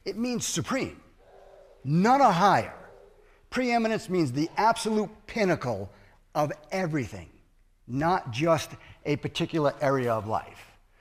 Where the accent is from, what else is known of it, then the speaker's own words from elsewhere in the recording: New England, United States; I'm from New England, as you probably maybe weren't able to figure out by my accent. I still have a slight one.